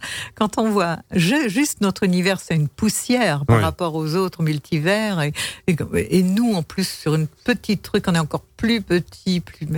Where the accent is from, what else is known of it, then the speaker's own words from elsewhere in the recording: Alès, Occitanie, France; born there; je suis née à Alais pendant la guerre